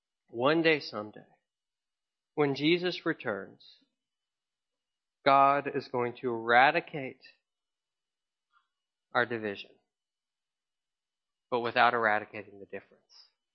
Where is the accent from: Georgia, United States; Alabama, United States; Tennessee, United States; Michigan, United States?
Tennessee, United States; Memphis; I grew up in Memphis, Tennessee, and the racial tensions there were very, very high.